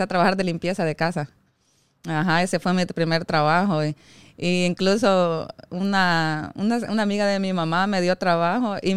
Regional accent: El Salvador; moved away; yo vine huyendo de El Salvador, de muchas cosas que son muy delicadas hablarlas.

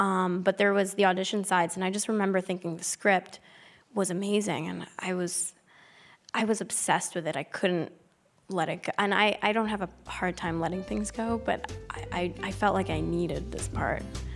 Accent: Manhattan, New York, United States; No, I'm from Manhattan.

